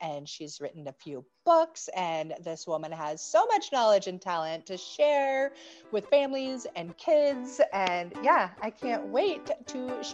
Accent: Nebraska, United States; Yeah, I grew up in the Midwest, actually, but in Nebraska.

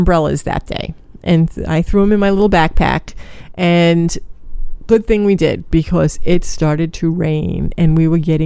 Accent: Brooklyn, New York, United States; Now, I'm from Brooklyn, so I came from a seedier part of town.

